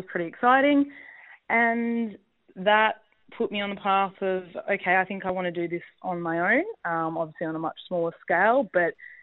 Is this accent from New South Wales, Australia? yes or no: yes; Sydney, New South Wales, Australia; Yeah, so I grew up in Sydney